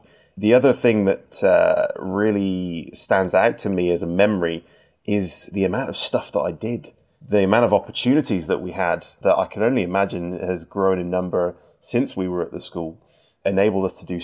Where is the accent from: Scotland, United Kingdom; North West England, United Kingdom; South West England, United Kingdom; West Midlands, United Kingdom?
West Midlands, United Kingdom; Sutton Coldfield; I grew up just outside of Birmingham in a suburb called Sutton Coldfield. It was a pretty quiet and pretty uneventful suburb